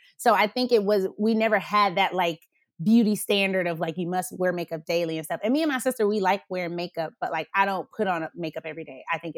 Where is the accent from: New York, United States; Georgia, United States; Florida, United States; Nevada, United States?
Georgia, United States; Atlanta; So to me, especially growing up in Atlanta, like I've seen every color on a Black woman's head.